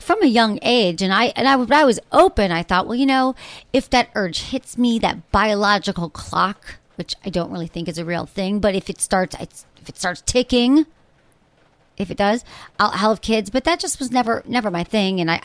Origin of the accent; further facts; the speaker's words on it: Michigan, United States; You know, I grew up in Michigan.